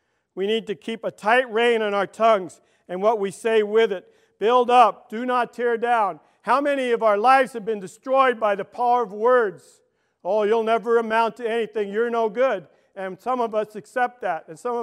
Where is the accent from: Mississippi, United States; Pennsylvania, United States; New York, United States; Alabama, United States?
New York, United States; Brooklyn; I'm from Brooklyn, so I don't speak well.